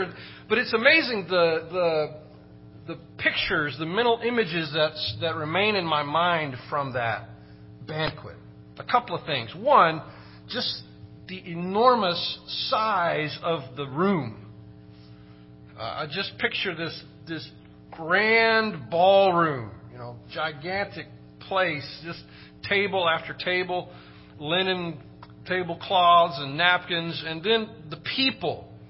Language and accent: English; Longview, Texas, United States; And I grew up in Longview, Texas, so he was a coach for the Longview Lobos, which I'm sure you've all heard of them.